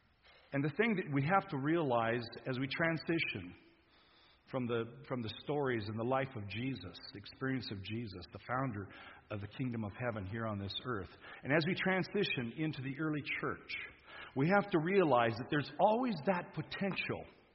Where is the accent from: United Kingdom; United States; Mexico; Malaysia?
Malaysia; Borneo; quite the opposite from my experience growing up in Borneo.